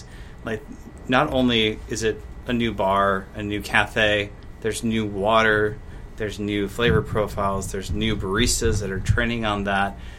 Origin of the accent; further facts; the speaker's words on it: Sheboygan, Wisconsin, United States; I grew up in Sheboygan, Wisconsin, where we like to have everything being exactly the same.